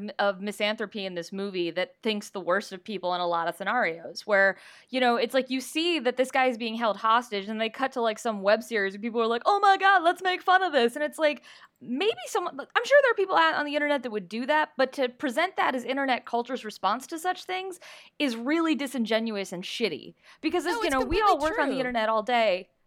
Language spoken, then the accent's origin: English; New York City, New York, United States; Like, that's annoying as a New Yorker, but whatever.